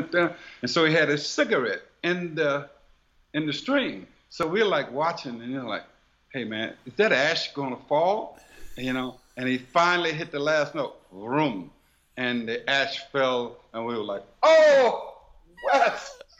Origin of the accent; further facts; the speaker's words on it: Silver City, Mississippi, United States; I was like, oh my God, because I came from Silver City, Mississippi.